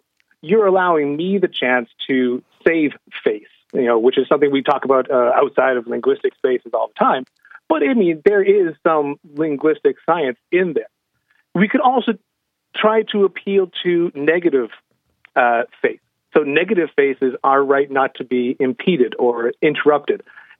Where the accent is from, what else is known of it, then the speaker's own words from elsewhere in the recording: United States; now in Ireland; As an American, I do have the odd bit of bother when I interact with people here in Ireland.